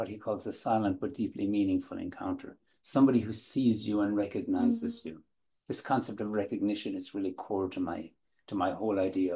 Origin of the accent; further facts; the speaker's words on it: west of Ireland, Ireland; Well, I grew up in Ireland, in the west of Ireland, in fact, in a rural area.